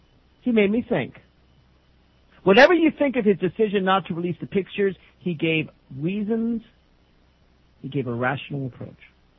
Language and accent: English; Tennessee, United States; from their homes in places like Tennessee, my home state, to new lands in Oklahoma.